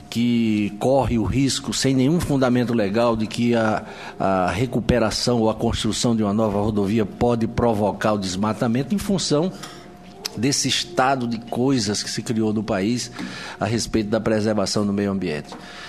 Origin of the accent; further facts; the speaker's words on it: Amazonas, Brazil; Zona Franca de Manaus. Conheço, portanto, o que ela representou para a preservação do meio ambiente lá no meu estado.